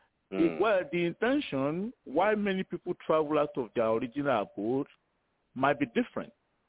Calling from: New Jersey, United States; I'm calling from New Jersey.

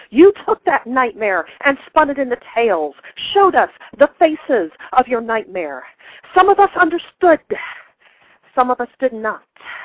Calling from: Columbus, Ohio, United States; I'm calling from Columbus, Ohio.

